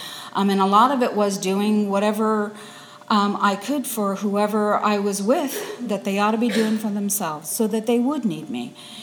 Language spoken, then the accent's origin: English; United States; English is a second language; I came to the United States probably like when I was born in the United States, but I came back I guess I was about 4 years old, and I didn't speak a lick of English.